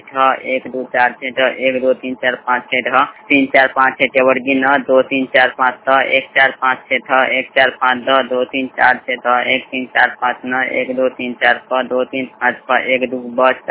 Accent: Bihar, India; मैं दरभंगा जिला के रहने वाला हूँ।

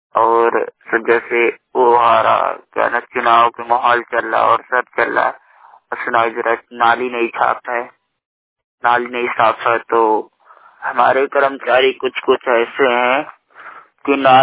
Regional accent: Basti, Uttar Pradesh, India; now in Gorakhpur, India; मैं असल में मैं बस्ती का रहने वाला हूँ, मेरा घर मरोई चौराहा है

